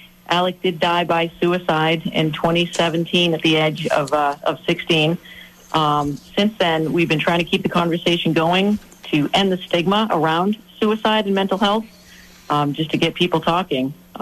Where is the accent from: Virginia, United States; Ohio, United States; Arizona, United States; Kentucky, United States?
Virginia, United States; Loudoun. We are from Loudoun.